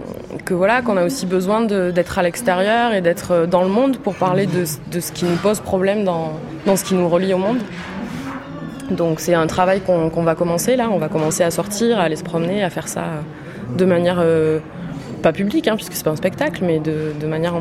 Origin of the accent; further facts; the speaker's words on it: Albi, Occitanie, France; Alors moi je suis née à Albi, j'ai grandi à Albi, donc dans la région toulousaine.